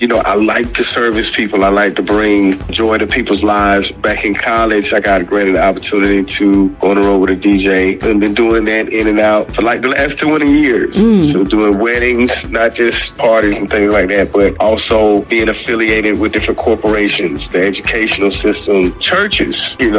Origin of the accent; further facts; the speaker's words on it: Macon, Georgia, United States; now in Atlanta, United States; I'm from Macon, Georgia, just south of Atlanta, and moved to the metropolitan area about 4 years ago.